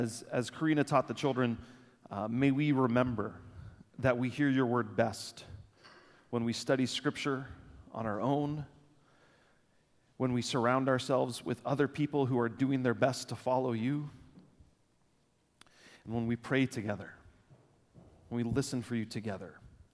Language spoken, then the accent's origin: English; Texas, United States; moved away as an adult; now in Fairbanks, United States; I am originally from Texas. I spent the first 26 and a half years of my life there, and I've spent the last 14 and a half years of my life right here in Fairbanks.